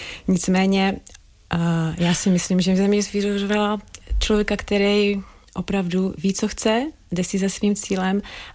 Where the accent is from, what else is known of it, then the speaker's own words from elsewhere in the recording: Přerov, Olomouc Region, Czechia; Já pocházím z malého města, z Přerova, tam mě všichni znali, potkávali mě, pozdravili mě.